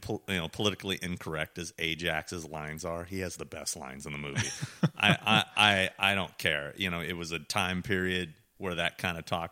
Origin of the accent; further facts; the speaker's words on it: California, United States; And I'm from California and I'm always wearing shorts.